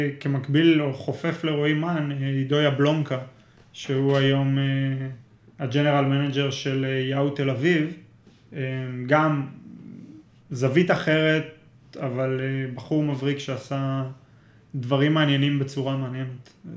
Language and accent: Hebrew; Kfar Yehezkel, Northern District, Israel; now in Tel Aviv, Israel; כולנו גדלנו בכפר חזקאל, כולנו עברנו ללמוד בבאר שבע, כולנו עכשיו בתל אביב, במרחק 5 דקות הליכה